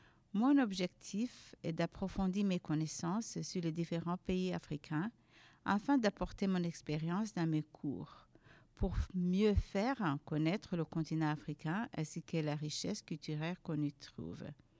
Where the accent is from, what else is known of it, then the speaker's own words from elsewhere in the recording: Rwanda; now in Dover, United States; Je viens du Rwanda, j'habite à Dover, New Hampshire.